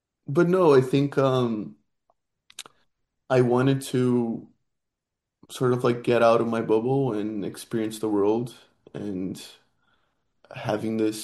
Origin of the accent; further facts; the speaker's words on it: Rio de Janeiro, Brazil; I'm from Rio